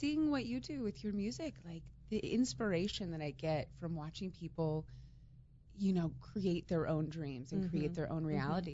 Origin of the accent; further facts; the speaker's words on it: Elkhorn, Nebraska, United States; also born or lived in California; Yeah, well, I grew up in Elkhorn and then went to Creighton University.